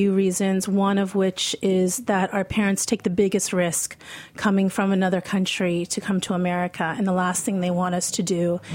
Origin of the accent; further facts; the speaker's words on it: San Diego, California, United States; I grew up in San Diego.